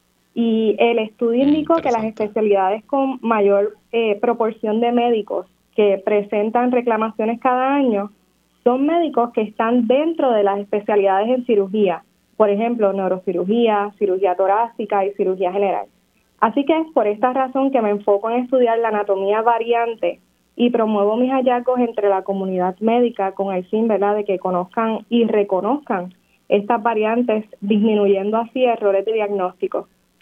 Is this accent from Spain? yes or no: no; Guayanilla, Puerto Rico; also born or lived in Yauco; yo soy natural del pueblo de Yauco, pero me crié en el pueblo de Guayanilla junto a mi mamá, mi abuela y mi tía